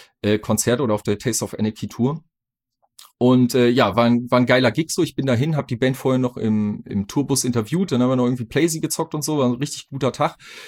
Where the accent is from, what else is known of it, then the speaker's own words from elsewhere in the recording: Minden, North Rhine-Westphalia, Germany; wir hatten damals eine ultra krass ja, also krass heftige und große Beatdown und Szene in meiner Heimatstadt in Minden.